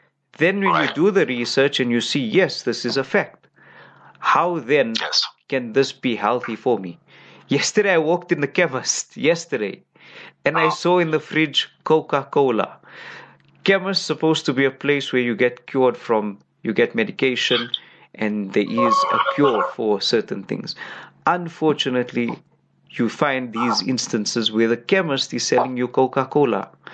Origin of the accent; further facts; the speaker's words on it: South Africa; We grew up here in South Africa